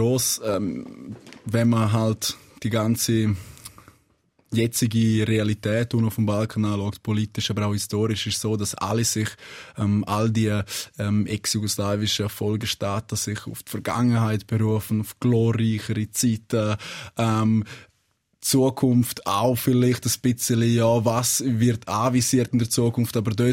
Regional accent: Switzerland; Also, die Schweiz ist meine Heimat. Ich fühle mich da unglaublich wohl.

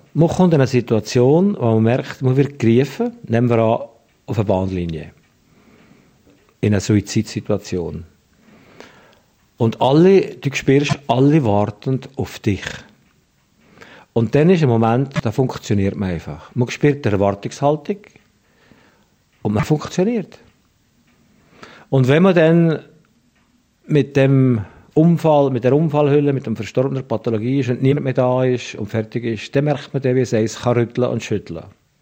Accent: Valais, Switzerland; Also ich sagte, im Wallis haben wir als Kind einen anderen Umgang gelernt mit dem Tod.

